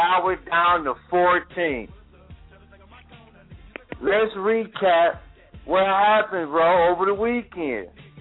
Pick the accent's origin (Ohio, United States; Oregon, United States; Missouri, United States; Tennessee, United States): Ohio, United States; Cleveland; It just so happens it's the first, and I'm from Cleveland